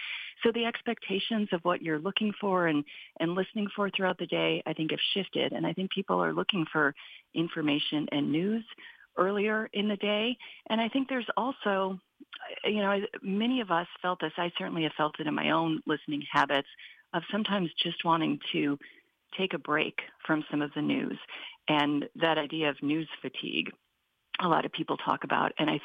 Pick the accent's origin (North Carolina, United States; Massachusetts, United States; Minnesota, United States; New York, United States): Minnesota, United States; I grew up in Minnesota and I was well aware of Wisconsin Public Radio